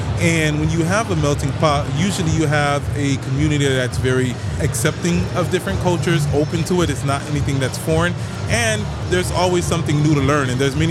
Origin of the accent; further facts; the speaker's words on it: Miami, Florida, United States; now in Atlanta, United States; Well, I'm originally actually from Miami, and so I was trying to move to New York, right?